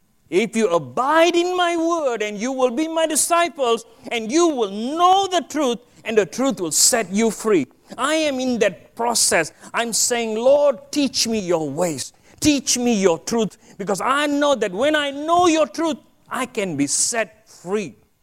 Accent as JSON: {"language": "English", "country": "Malaysia", "moved": "yes", "said": "My family and I, we came from Malaysia 20 years ago."}